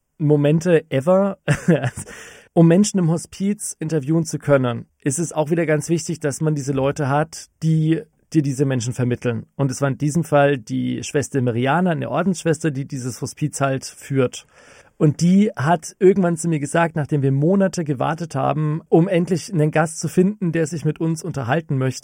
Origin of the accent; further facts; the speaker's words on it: Bamberg, Bavaria, Germany; Und dann habe ich gesagt, ja, aus Oberfranken ist sie offensichtlich auch. Und dann hat er gesagt, ja, woher denn genau? Und dann habe ich gesagt, ja, aus Bamberg.